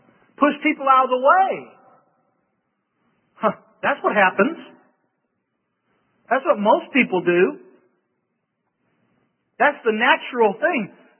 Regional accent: United States; born there; also born or lived in Spain; It's my parents' fault that I'm American, right? They were the ones that were Americans that gave birth to me here. And so I'm an American not by choice, but by birth

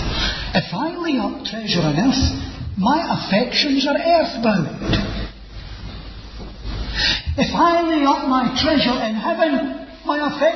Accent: Scotland, United Kingdom; being a Scotsman

